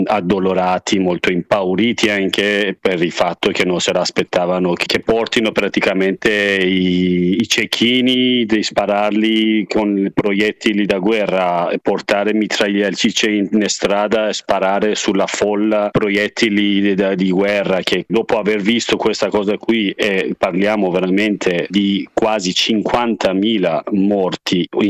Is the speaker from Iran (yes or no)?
yes; Iran; Italian is a second language; non posso fare il mio arte nel mio paese, purtroppo